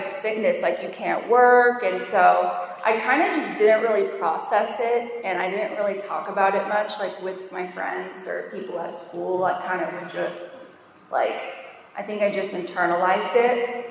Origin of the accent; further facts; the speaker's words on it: Florida, United States; I grew up in Florida. So I'm from Pinellas County.